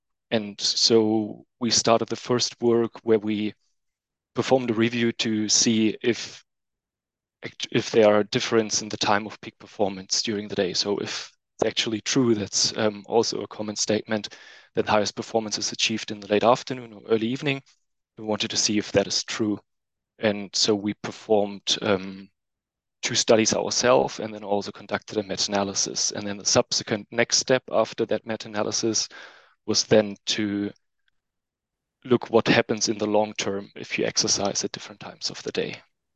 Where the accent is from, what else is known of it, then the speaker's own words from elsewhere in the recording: Germany; English is a second language; now in Switzerland; So we are both originally from Germany, so we moved here too for that reason.